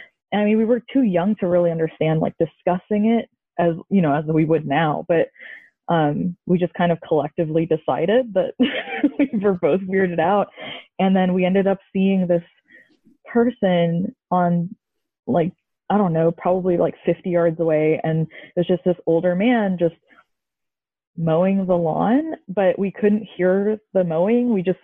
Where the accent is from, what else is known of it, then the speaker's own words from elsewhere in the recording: Columbia, Missouri, United States; I am from Columbia, Missouri.